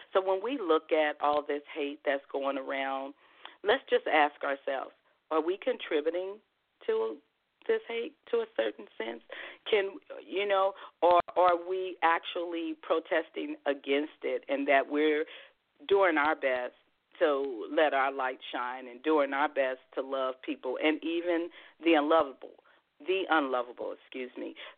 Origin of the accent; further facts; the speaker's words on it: California, United States; I'm a Californian, you know, my family, most of them are from the East Coast